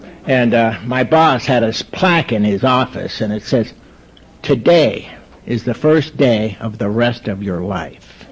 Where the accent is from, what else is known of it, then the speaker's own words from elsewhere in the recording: California, United States; And I am from California, and I'm from the Pacific Group in Los Angeles, West L.A.